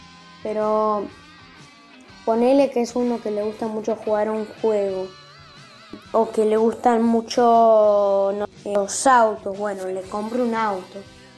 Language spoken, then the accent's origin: Spanish; Buenos Aires, Argentina; de Buenos Aires, Argentina y tengo 10 años.